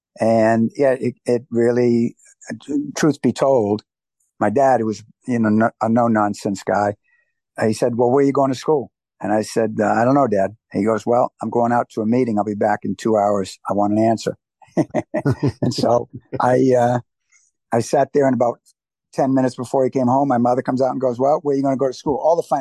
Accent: New Hampshire, United States; I was born in New Hampshire. My first 7 years were in New Hampshire.

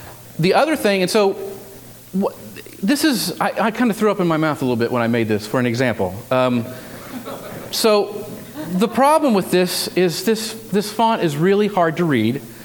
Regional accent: Texas, United States; You know, Texas skillet. I'm from Texas, so yeah. I ate this for breakfast.

